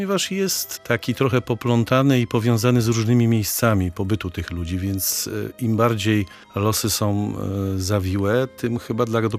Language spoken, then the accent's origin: Polish; Gdynia, Pomeranian Voivodeship, Poland; i Gdynię, czyli moją rodzinne miasto.